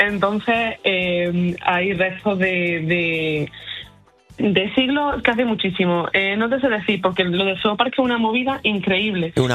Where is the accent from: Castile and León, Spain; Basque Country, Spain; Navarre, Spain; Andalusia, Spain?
Andalusia, Spain; Caniles; now in Málaga, Spain; Pero bueno, el pueblo del que vengo a hablar es de Granada, de Caniles.